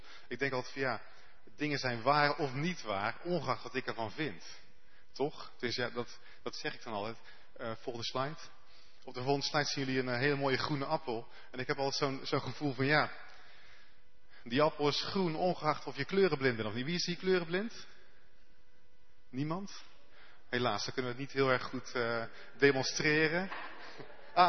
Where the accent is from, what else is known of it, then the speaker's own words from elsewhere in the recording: Houten, Utrecht, Netherlands; ik heb net al, op de wet net al gezegd dat ik uit Houten kom.